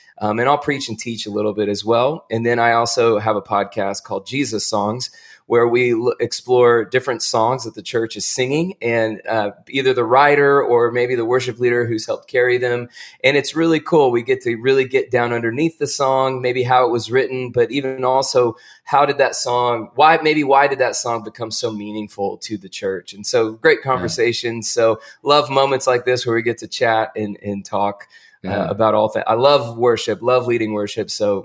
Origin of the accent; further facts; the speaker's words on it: Marietta, Georgia, United States; I grew up here in Marietta, Georgia, and it's where I live now, and which is just a suburb of Atlanta